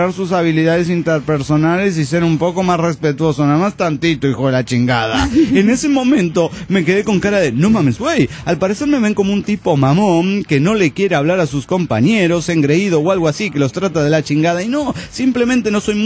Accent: Veracruz, Mexico; en mi pueblo natal, Veracruz, se prepara una bebida llamada Diquidoco.

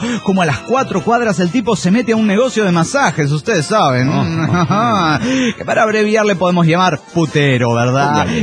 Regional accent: Zapopan, Jalisco, Mexico; de Zapopan, Jalisco, México.

